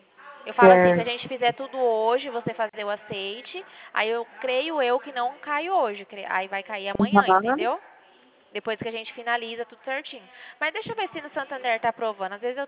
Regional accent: Dracena, São Paulo, Brazil; eu sou de Dracena.

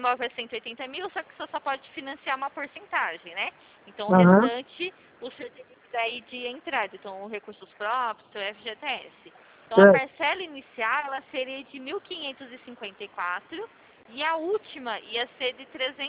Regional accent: São Carlos, São Paulo, Brazil; eu sou de São Carlos.

